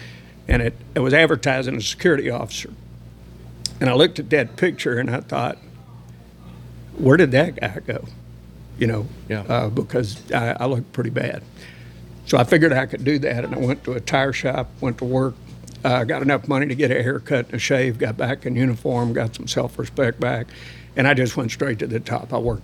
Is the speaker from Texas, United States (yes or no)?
yes; Texas, United States; And I said, pardon me, the minute I open my mouth, they're going to know I'm from Texas.